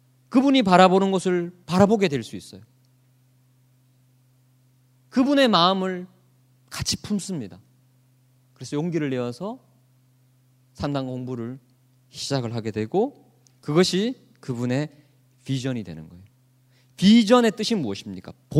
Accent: Gyeongsang, South Korea; 저는 경상도 남자인데요.

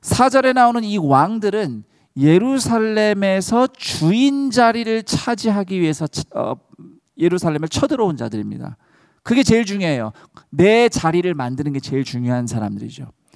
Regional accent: South Korea; 우리는 한국에서 왔고

